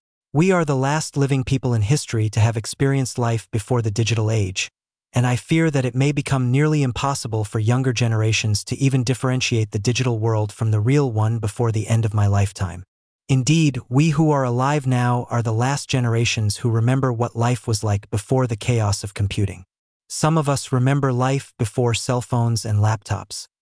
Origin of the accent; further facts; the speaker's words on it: Northeast, United States; I couldn't help but relate his comments to my own family and the culture I experienced growing up in the Northeast.